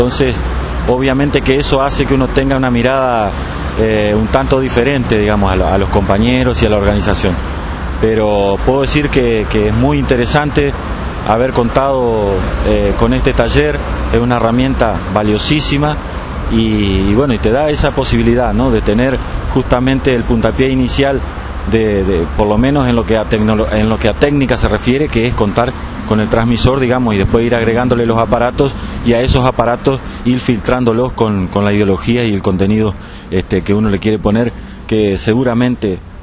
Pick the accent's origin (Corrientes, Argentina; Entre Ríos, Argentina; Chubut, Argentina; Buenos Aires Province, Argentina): Entre Ríos, Argentina; Federación; Del norte de Entre Ríos, de un pueblo que se llama Federación.